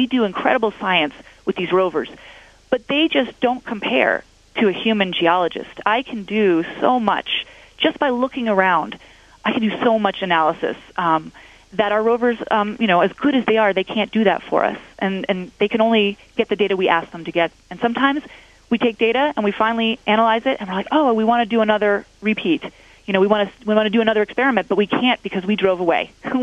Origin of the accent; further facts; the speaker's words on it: Boston, Massachusetts, United States; I'm from the Boston area.